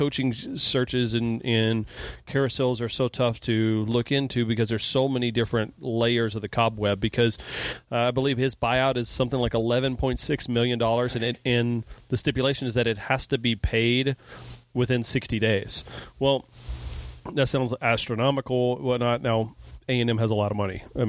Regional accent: San Antonio, Texas, United States; I grew up in San Antonio.

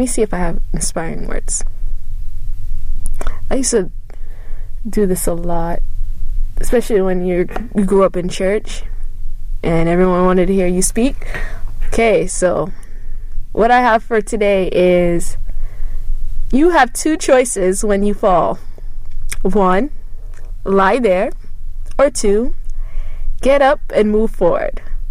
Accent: Montego Bay, Saint James, Jamaica; born there; I was born in Montego Bay, Jamaica. I am the oldest of three kids

